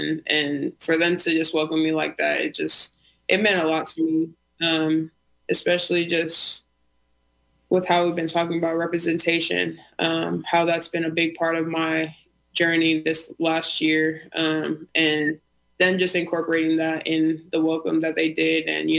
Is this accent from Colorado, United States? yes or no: no; Alaska, United States; I grew up just around Alaskan Natives, so that's mostly what I know.